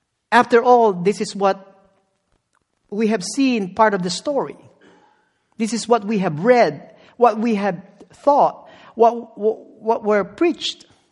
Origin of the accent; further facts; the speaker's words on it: Philippines; English is a second language; It's sort of kind of the same as how I experienced growing up in the Philippines and understanding at first, on my first view, when I was still young. As you all know, my country was predominantly Catholic country, so they are very serious about the Holy Week.